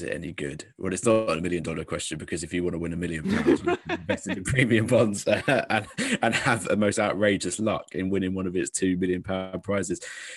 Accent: Rochford, East of England, United Kingdom; actually the town I grew up in Rochford, which is just down the road here

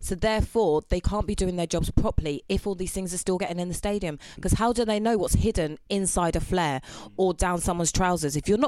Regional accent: England, United Kingdom; I'm English and black and female.

